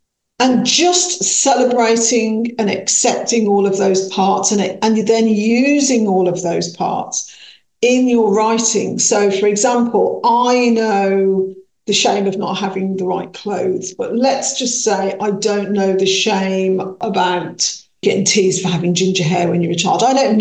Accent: Birmingham, West Midlands, United Kingdom; I am African Caribbean, I am Irish, I am British, I am an adopted mother, I am a tennis fan, I am a Brummie completely, and even in Brummie circles, I'm a Moseley Brummie

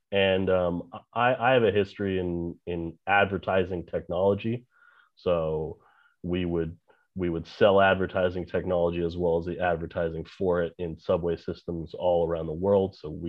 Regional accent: Taipei, Taiwan; so we grew up in Taipei, Taiwan, and golf there is huge. You know, so I grew up playing.

